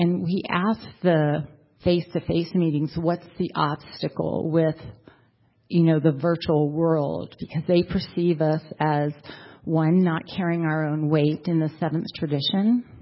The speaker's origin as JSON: {"language": "English", "region": "Colorado", "country": "United States", "said": "I'm from Northern Colorado, so we have our own intergroup."}